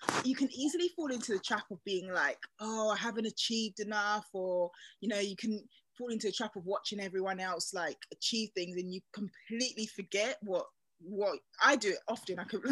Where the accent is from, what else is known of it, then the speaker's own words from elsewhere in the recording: London, United Kingdom; accent: South London twang; I'm actually originally from London, hence the, I haven't got a very British accent. It's got a little bit of a twang because I'm from a part of London, which is called South London.